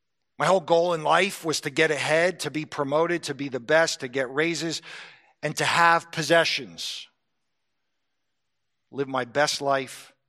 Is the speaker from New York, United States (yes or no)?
no; Florida, United States; I came from South Florida, and Coral Ridge is where evangelism explosion started